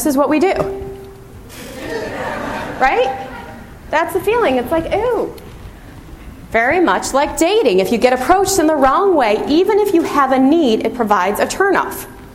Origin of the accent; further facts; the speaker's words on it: San Francisco, California, United States; I'm going out, and I'm from San Francisco